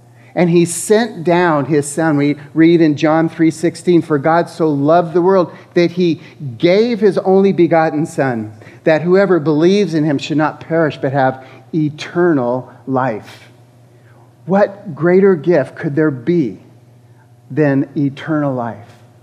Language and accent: English; California, United States; I grew up in Northern California.